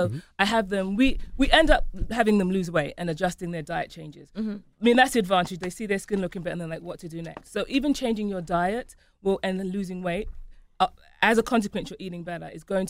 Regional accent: England, United Kingdom; I'm English

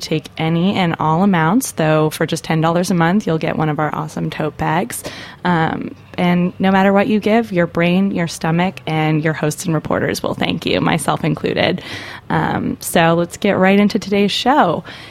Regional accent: Canada; I'm a Canadian.

